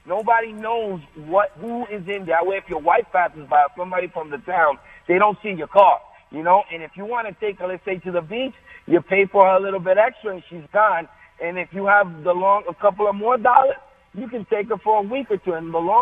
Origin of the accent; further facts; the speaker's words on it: Dominican Republic; I'm from the Dominican Republic